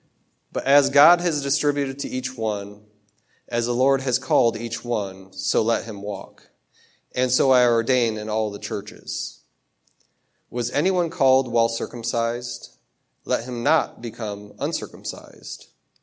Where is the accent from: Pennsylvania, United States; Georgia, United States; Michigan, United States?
Michigan, United States; moved away; I relocated here from Michigan, but I came from a small town in Michigan.